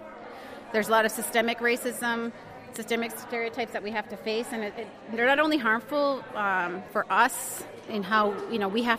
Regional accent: Eskasoni, Nova Scotia, Canada; We're all from Eskasoni.

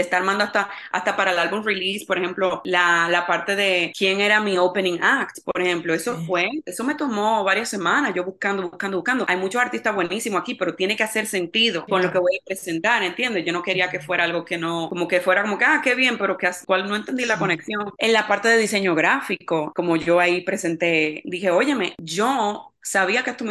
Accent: Dominican Republic; extraño tantas cosas todavía de República Dominicana, de donde yo soy originalmente.

